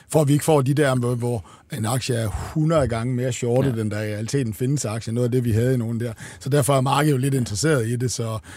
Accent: Jutland, Denmark; Jeg kan jo huske som jyde første gang, jeg skulle køre ind i København

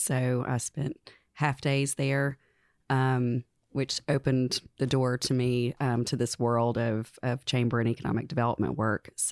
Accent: Georgia, United States; Well, I grew up about 25 minutes from here in East Cherokee. And I am a true native of Cherokee County. I was born in Canton at the R.T. Jones Hospital

